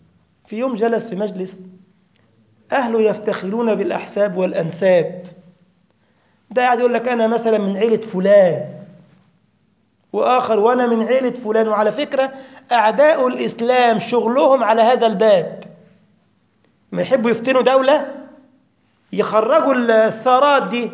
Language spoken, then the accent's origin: Arabic; Egypt; أنت مغربي وأنا مصري